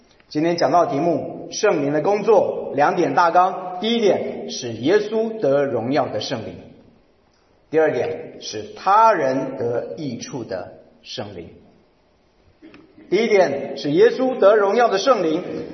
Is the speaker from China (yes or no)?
no; Chiayi, Chiayi County, Taiwan; 我小时候在台湾嘉义，那是我的老家，我外祖父外祖母他们的庭院啊，四合院